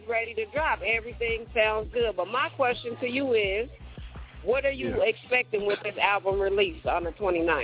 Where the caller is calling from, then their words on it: Roseville, California, United States; I'm calling from Olive Garden in Roseville.